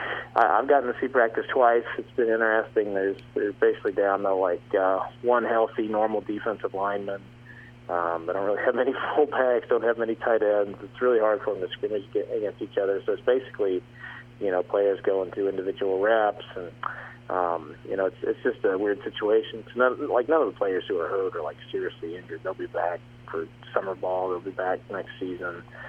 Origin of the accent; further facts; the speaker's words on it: Texas, United States; Well, yeah, I grew up in Texas, so I've eaten there many times.